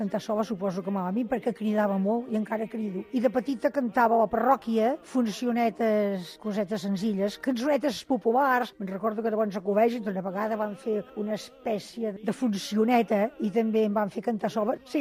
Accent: Sabadell, Catalonia, Spain; Vaig néixer a Sabadell ja fa molts anys, ja vaig 35. Per tant, ja tinc 77 anys. Sempre he viscut a Sabadell, he treballat a Sabadell, gràcies a Déu, tota la meva vida laboral, i ara estic jubilada.

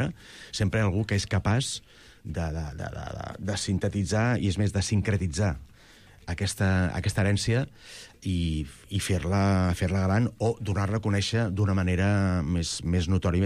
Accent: Barcelona, Catalonia, Spain; Jo soc d'un barri que no està francs, tu ets de Gràcia, i soc d'Hostafrancs, i jo de petit, vamos, o sigui, els veïns de la porta de costat de casa eren gitanos

